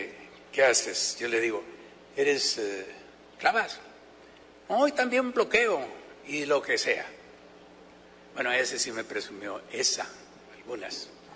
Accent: Badiraguato, Sinaloa, Mexico; also born or lived in Mocorito / Guamúchil; Yo soy de Badiraguato, viví en Mocorito, también en Guamúchil. Ahí tengo sepultados a mis padres

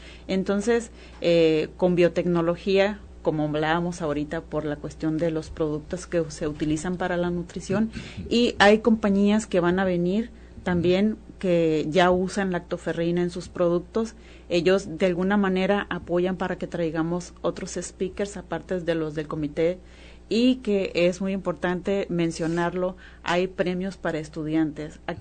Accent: Sinaloa, Mexico; Elegimos el puerto de Mazatlán porque pues somos sinaloenses

